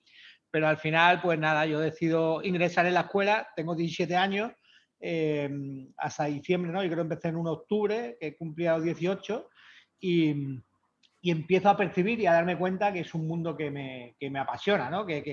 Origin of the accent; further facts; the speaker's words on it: Marbella, Andalusia, Spain; born there; Sí, bueno, nací en Marbella.